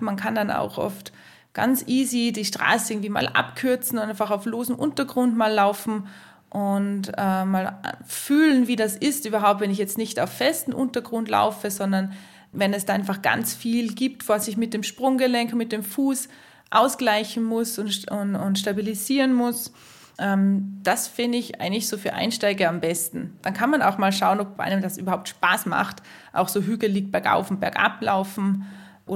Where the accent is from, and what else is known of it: Salzburg, Austria; born or raised there